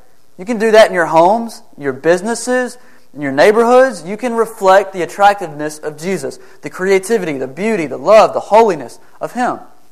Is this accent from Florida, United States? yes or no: no; Eustis, Texas, United States; When I'm coming home from Eustis, my hometown, it's way out in the boonies.